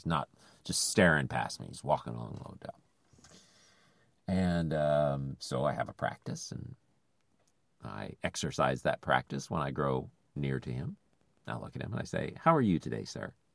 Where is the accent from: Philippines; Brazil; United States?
Philippines; But I'm used to that because I grew up in the Philippines.